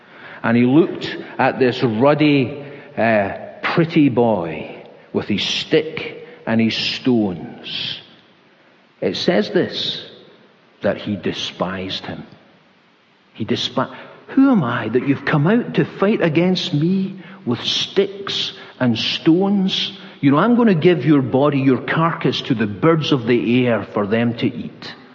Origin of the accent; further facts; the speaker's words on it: Hamilton, New Zealand; Certainly when I was brought up in Hamilton